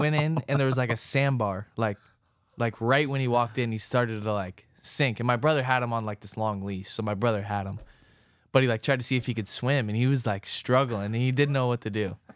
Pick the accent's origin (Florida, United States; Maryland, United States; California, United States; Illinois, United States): California, United States; I just like it because I grew up in Orange County, so there's really no, like, downtown where I lived. Like, we live kind of close to the beach.